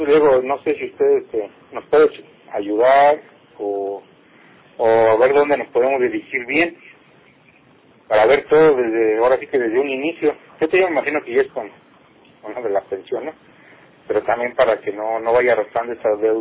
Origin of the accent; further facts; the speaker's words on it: Mexico City, Mexico; Nosotros somos de la Ciudad de México.